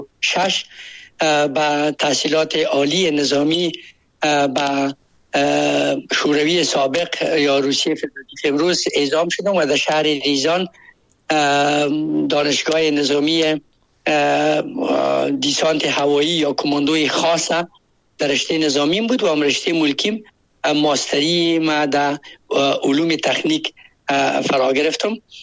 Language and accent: Persian; Baghlan, Afghanistan; born there; ما در ولایت بغلان زاده شدیم و 54 سال عمر دارم.